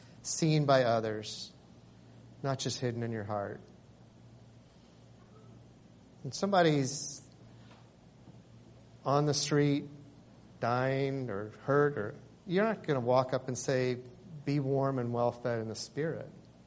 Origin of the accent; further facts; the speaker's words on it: the South, United States; I grew up in the South, and you could either be naked in the South, or you could be naked.